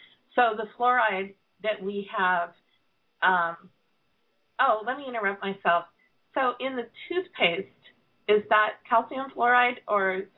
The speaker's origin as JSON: {"language": "English", "region": "California", "country": "United States", "tie": "born or raised there", "said": "when we were kids growing up in Contra Costa County."}